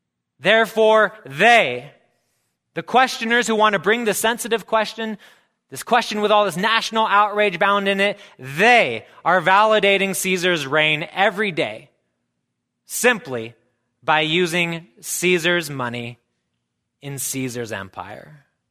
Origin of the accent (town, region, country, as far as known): Nevada, United States